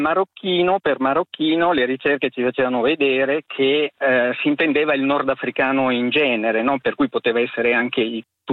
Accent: Milan, Lombardy, Italy; Io sono di Milano e ricordo che da ragazzino sentivo la parola zanza

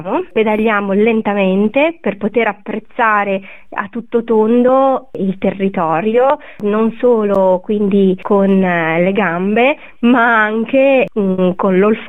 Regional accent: Liguria, Italy; born there; perché io sono ligure di nascita

